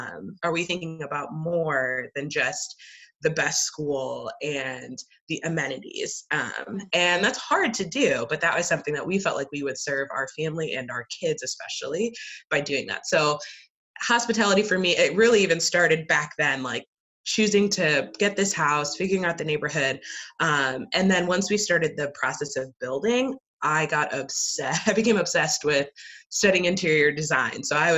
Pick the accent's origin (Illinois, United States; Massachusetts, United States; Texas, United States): Illinois, United States; also born or lived in Portland, United States; I grew up in Illinois. So I grew up in the Midwest, but my husband and I, when we got married, moved out to Portland, Oregon.